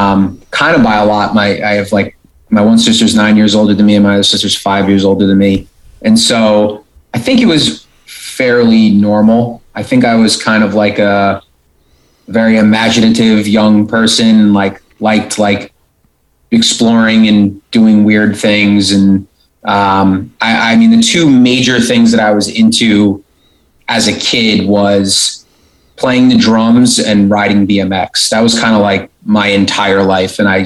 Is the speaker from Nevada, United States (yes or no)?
no; Smithtown, New York, United States; Yeah, born and raised. I'm from Smithtown, which is kind of like dead center Long Island, North Shore-ish.